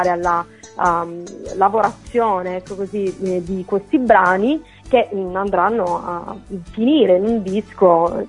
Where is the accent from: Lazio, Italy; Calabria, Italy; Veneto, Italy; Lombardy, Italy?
Calabria, Italy; Io vivo al sud, sono calabrese